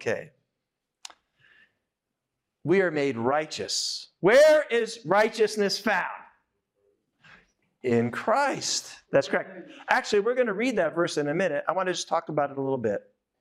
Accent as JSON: {"language": "English", "country": "United States", "said": "As an American, it's kind of hard."}